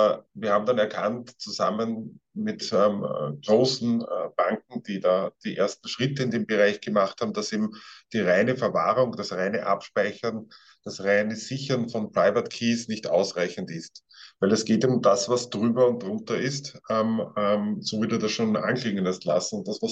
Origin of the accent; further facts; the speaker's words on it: Vienna, Austria; Wie man schon hört, ich bin kein Deutscher, ich komme aus Wien, lebe auch in Wien.